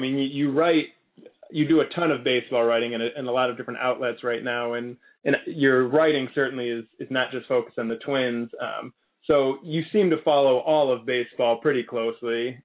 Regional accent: Chicago, Illinois, United States; But so growing up in Chicago as an Indians fan, before the internet, before cable

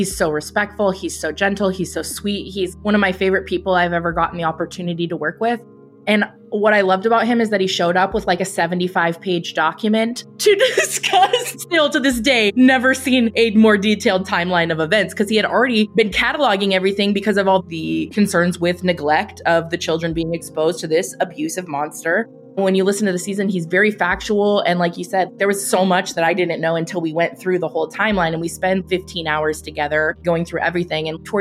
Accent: California, United States; she has a regional accent, which I'm from California.

